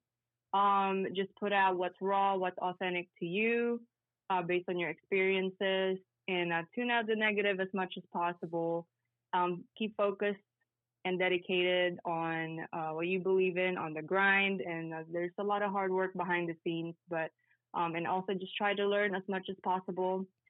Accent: Philippines; well, maybe not as a Filipina.

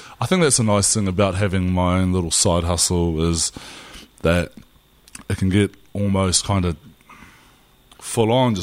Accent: France; Growing up in France, I grew up in France for a big chunk of my life

